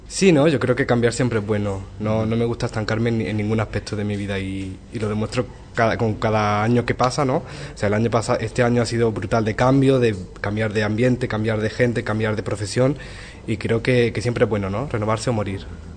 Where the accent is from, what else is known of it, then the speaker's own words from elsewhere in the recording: Priego, Spain; moved away as an adult; now in Madrid, Spain; Yo soy de aquí de Priego y hasta los 18 estuve viviendo aquí. Luego, como la mayoría de la gente, fui a la universidad y desde hace 2 años vivo en Madrid.